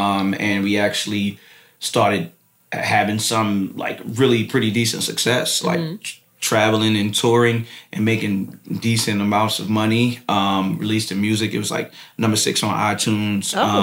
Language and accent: English; Brooklyn, New York, United States; But I was raised in Bed-Stuy, Brooklyn, and you know, coming up in Brooklyn, you young black man, you either gonna play ball or you gonna rap.